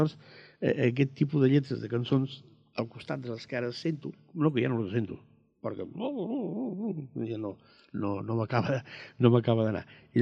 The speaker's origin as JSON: {"language": "Catalan", "town": "Benifallet", "region": "Catalonia", "country": "Spain", "tie": "born there", "lives_now": "Castellar del Vallès, Spain", "said": "vaig néixer, et van fer a Maials, i vaig néixer doncs, a Benifallet, una plena guerra. O sigui, a mi, esclar, vaig néixer l'agost del 39"}